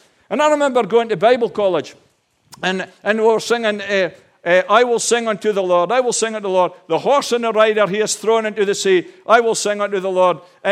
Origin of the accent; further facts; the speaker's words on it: Connacht, Ireland; And so I was born and raised in Newport Sligo.